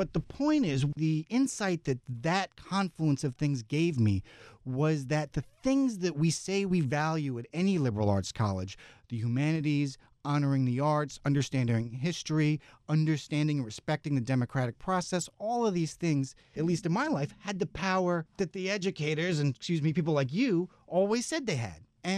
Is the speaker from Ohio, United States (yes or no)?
no; New York City, New York, United States; So I grew up in New York City, and this was the 1990s, right?